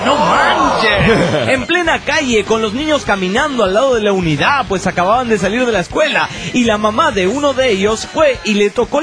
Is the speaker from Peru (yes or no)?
no; Morelia, Michoacán, Mexico; de Morelia, Michoacán, México.